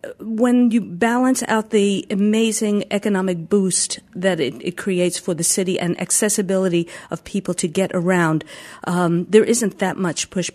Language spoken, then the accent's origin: English; New York, United States; also born or lived in Charlotte; now in Portland, United States; I'm originally a New Yorker, so for me to go from New York to Charlotte to Portland, I feel like in some ways I'm sort of back in New York.